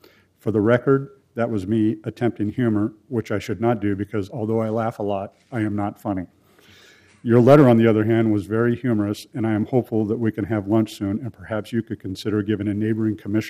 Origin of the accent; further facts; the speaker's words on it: Portland, Oregon, United States; I grew up here in Portland